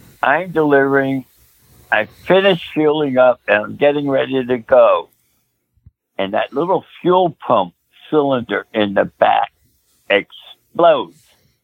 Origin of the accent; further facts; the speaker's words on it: Allentown, Pennsylvania, United States; I come from Allentown.